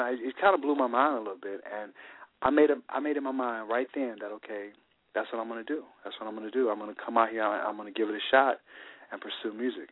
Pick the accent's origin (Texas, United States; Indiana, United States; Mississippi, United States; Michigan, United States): Mississippi, United States; Jackson; I was coming from Jackson, Mississippi, you know, with my horn, business major, you know, coming up here to do music, right?